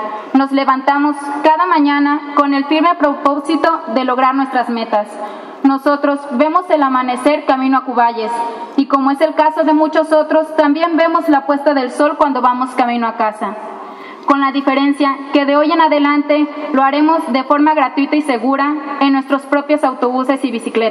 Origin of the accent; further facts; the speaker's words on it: Amatitán, Jalisco, Mexico; Soy originaria de Amatitán, municipio que se encuentra aproximadamente a 45 kilómetros del centro.